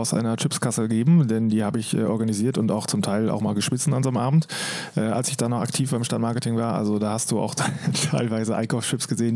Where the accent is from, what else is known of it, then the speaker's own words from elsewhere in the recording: Dahlfeld, North Rhine-Westphalia, Germany; born there; Also für mich als Dorfjung, also ich komme ja nicht gebürtig aus Coesfeld, sondern aus dem wunderschönen Dahlfeld